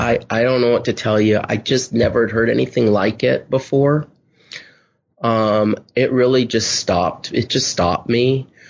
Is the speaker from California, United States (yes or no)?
yes; Los Angeles, California, United States; I grew up in Los Angeles, and I remember listening